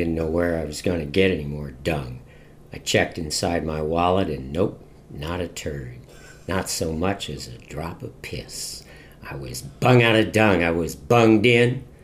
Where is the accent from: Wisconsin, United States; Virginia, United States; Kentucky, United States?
Virginia, United States; No, I didn't. I grew up in Fairfax County, Virginia.